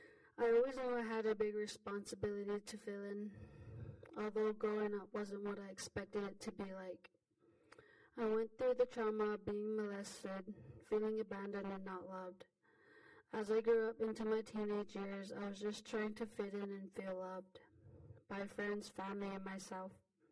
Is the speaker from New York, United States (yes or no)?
no; Muddy Cluster, Montana, United States; I am Northern Cheyenne, and I was born at Crow Agency Hospital. I am from Langdon, Montana. I was raised in Muddy Cluster, which is a community housing on the reservation.